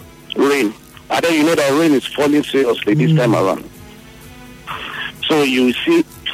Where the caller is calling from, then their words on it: Umebele, Nigeria; I'm calling from Umebele.